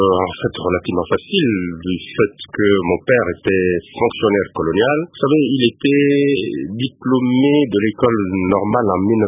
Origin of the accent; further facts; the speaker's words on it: Kwilu, DR Congo; chez nous, dans le Kwilu